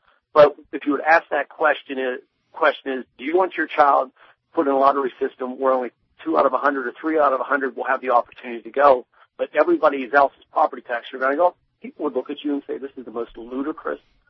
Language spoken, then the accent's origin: English; Pennsylvania, United States; For instance, I'm from Penn State University, Central Pennsylvania.